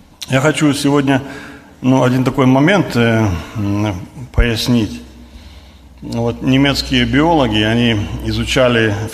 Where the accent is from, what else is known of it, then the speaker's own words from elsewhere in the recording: Germany; я тоже из Германии.